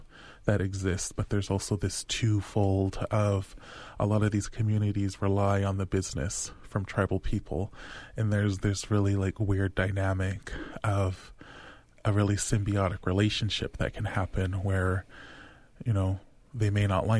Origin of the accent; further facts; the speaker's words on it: Browning, Montana, United States; I would tell people, you know, I'm Blackfeet, I'm from Browning, and of course, you know, non-Indigenous people know, we just have that connection.